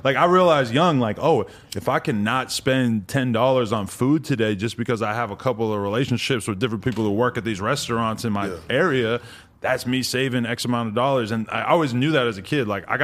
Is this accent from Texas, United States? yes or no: no; New Hampshire, United States; A lot of heroin where I grew up.